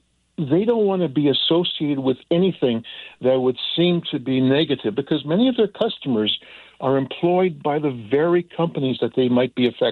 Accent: Canada; now in United States; I'm a dual citizen. I'm originally from Canada. I'm what we call a Canusian.

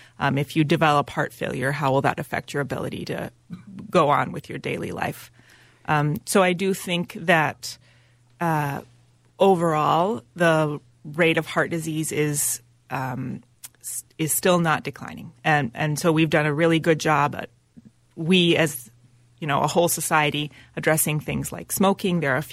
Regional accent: Minnesota, United States; Well, I'm from Minnesota, and I did my training at the University of Minnesota.

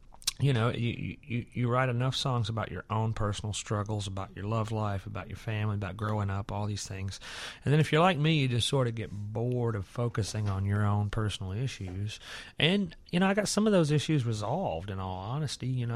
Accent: Alabama, United States; you know, I grew up in Alabama, and there are a lot of open-minded people there, more than most people would realize probably

